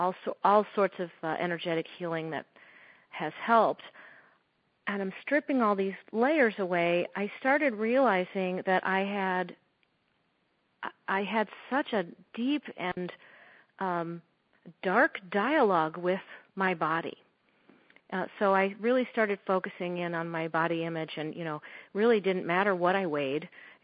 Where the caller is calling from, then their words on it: St. Louis, Missouri, United States; I am calling in from St. Louis.